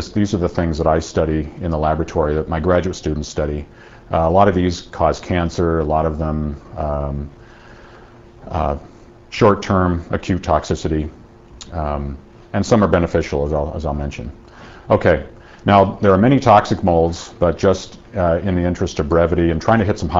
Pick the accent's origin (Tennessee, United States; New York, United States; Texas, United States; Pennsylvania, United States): Tennessee, United States; in Tennessee. This is just in, you know, just so you know, I'm not making this up. This is just in my hometown paper, Thanksgiving Day.